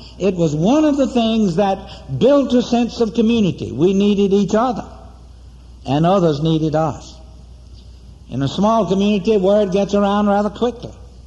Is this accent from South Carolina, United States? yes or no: yes; South Carolina, United States; the rural area where I was born and reared in South Carolina